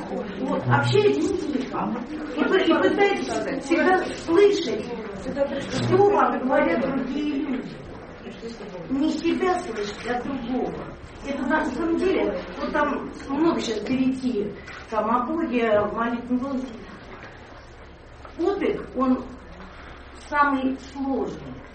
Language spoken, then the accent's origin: Russian; Moscow, Russia; я москвичка сама, не поэт